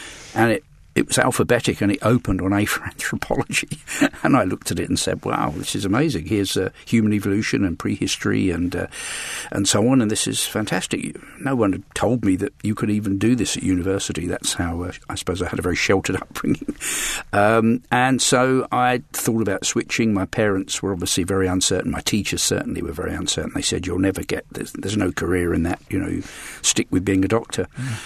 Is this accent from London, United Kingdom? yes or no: yes; London, United Kingdom; born there; I was born in London